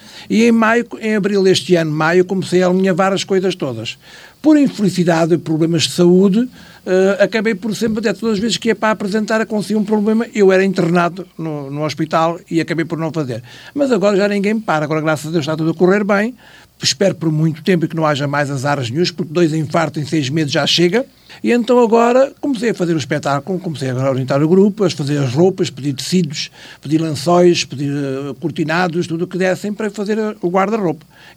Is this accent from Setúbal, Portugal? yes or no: yes; Alcochete, Setúbal, Portugal; now in Penafiel, Portugal; Eu fiz teatro muitos anos lá embaixo no Sul, sou de Alcochete, como já toda a gente sabe